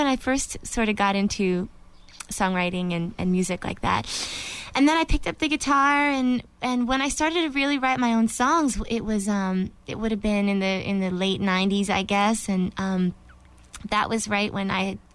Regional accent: Vermont, United States; I grew up in Vermont. I was born and raised there. We call it the Independent Republic of Vermont. It's a great state, very proud and awesome. And I grew up on a little sheep farm.

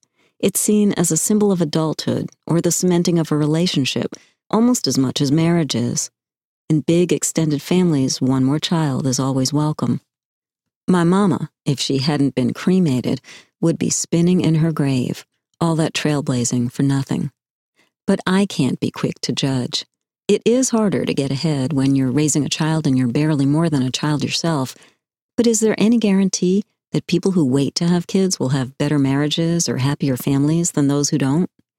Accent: New York, United States; When I was a girl growing up in New York … had some remarkable things lying around.

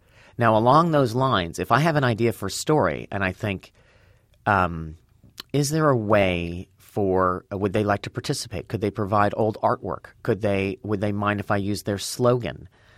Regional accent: Los Angeles, California, United States; I grew up in Los Angeles and I knew this was an old department store chain.

